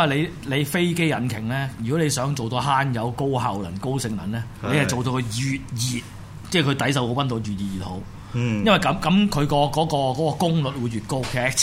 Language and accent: Cantonese; Hong Kong; 即係同我哋香港人交代